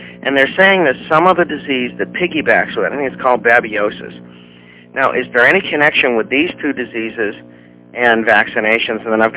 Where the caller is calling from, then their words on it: Rio Del Mar, California, United States; Rio Del Mar.